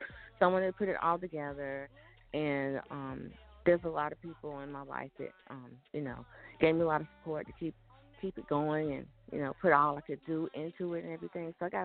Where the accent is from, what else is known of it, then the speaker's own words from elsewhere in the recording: North Carolina, United States; I'm from North Carolina.